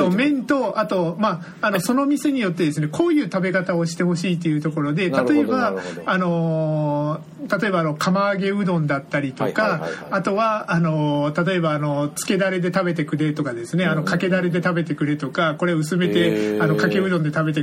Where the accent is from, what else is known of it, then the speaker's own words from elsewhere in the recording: Fukuoka, Japan; 福岡出身の僕がいつも言わせてもらうのは、